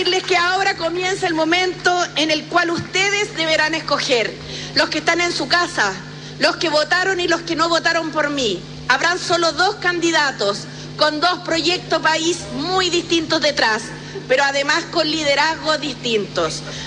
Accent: Chile; Así somos los chilenos.

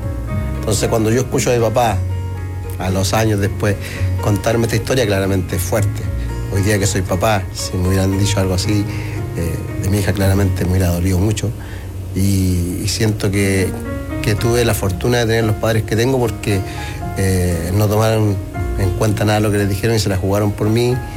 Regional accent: Talca, Maule, Chile; born there; yo nací en 1980 en la ciudad de Talca.

